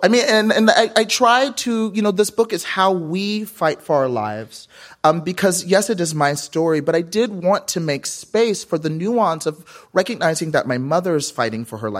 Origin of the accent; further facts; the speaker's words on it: Lewisville, Texas, United States; I grew up in Lewisville High School. It's a suburb, middle-class suburb, just north of Dallas, about 20 minutes north of Dallas up Highway I-35. We are Lewisville, Texas